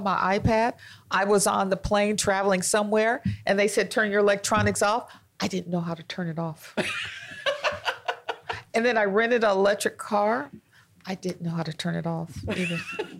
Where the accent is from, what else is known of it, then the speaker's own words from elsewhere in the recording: Oregon, United States; I was only born and raised in Oregon.